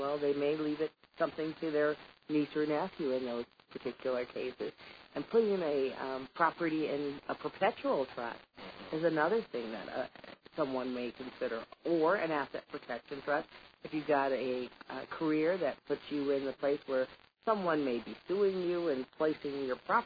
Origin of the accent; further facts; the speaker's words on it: Seattle, Washington, United States; I just looked at a Seattle property, and someday, I'd like to have an extra house at in my hometown.